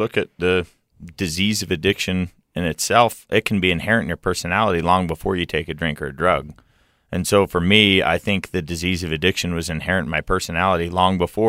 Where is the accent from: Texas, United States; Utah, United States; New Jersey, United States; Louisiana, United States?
Utah, United States; Layton; Well, I mean, I'm a Utah native. I grew up in Layton, Utah, just off of Hill Air Force Base.